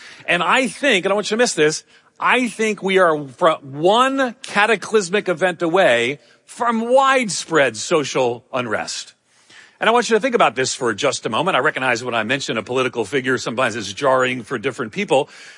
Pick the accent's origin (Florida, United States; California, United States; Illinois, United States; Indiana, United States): California, United States; And I'm a Californian.